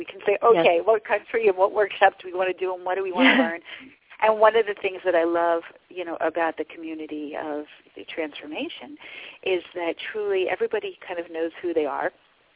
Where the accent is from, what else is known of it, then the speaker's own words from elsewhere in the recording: Atlantic City, New Jersey, United States; And it happened to be my hometown. I'm from Atlantic City, New Jersey.